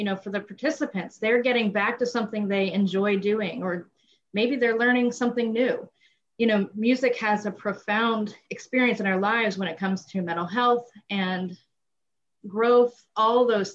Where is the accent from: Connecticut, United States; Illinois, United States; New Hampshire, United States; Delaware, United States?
Delaware, United States; Milford; So growing up in Milford, you know, Granddaddy was in the military and he was stationed in the Milford-Dover area shortly before he retired. So we grew up in Milford. Graduated from Milford High School